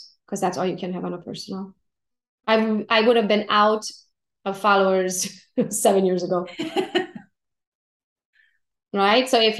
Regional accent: Romania; I'm from Romania originally and my whole family is back home, right?

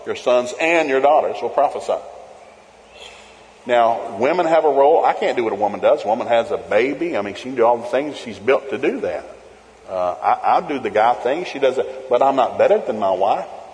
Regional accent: the South, United States; And I grew up in the South, deep South.

